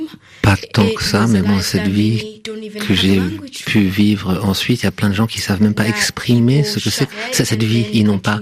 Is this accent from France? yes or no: no; Burundi; Et en grandissant à Burundi, un pays magnifique, c'est un des plus beaux pays du monde.